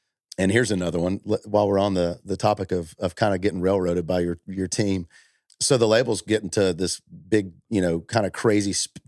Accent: Tullahoma, Tennessee, United States; I want to go back to Tullahoma, Tennessee, my hometown, and go, I got a record deal

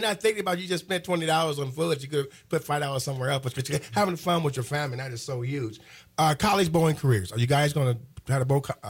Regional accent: Terrell, Texas, United States; We have five high schools in my hometown, Terrell. I went through four of them.

